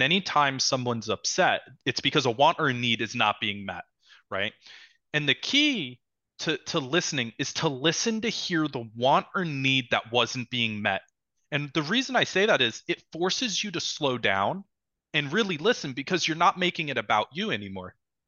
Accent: New Jersey, United States; And that's why I'm an Italian from New Jersey. So respect is huge for me, right? Anyone who's from New Jersey knows that.

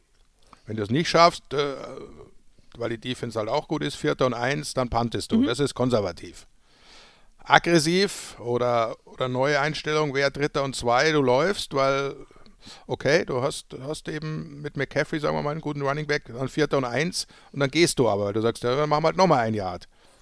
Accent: Munich, Bavaria, Germany; natürlich in meiner Heimatstadt findet dann das erste NFL-Spiel.

